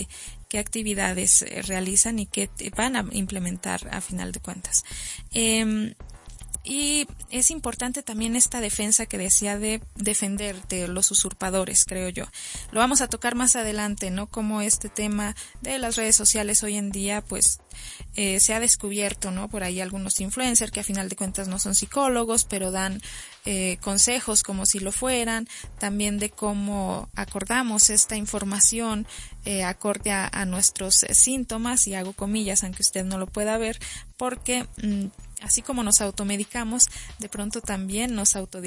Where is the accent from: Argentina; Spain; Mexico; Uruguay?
Mexico; nos falla a nosotros como mexicanos.